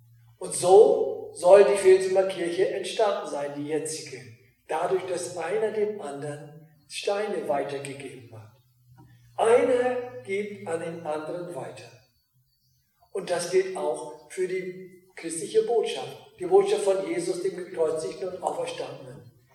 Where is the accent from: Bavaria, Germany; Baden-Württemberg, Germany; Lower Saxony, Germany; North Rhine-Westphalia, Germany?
Lower Saxony, Germany; Filsum; Ich bin ja in Filsum zur Schule gegangen, zur Grundschule.